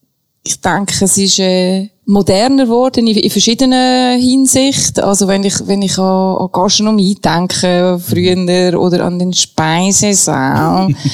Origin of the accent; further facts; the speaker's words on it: Switzerland; am Fuss der Rigi, ist mein absoluter Lieblingsberg, kennen von verschiedenen Seiten und ein Stück von meiner Heimat dürfen teilen